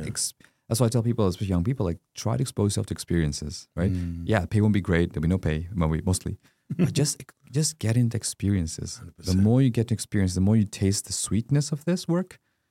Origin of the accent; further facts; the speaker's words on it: Dar es Salaam, Tanzania; born there; So our grandparents moved from Yemen, Hadramaut, to Tanzania. My parents were born in Tanzania. I was born in Tanzania, Dar es Salaam.